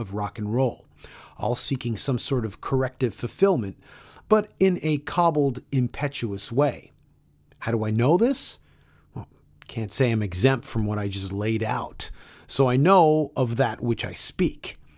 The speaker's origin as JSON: {"language": "English", "town": "Toronto", "region": "Ontario", "country": "Canada", "tie": "born or raised there", "said": "I grew up in Toronto, and I've said this before, growing up as a metalhead during my impressionable teen years, it was … that were kings to me."}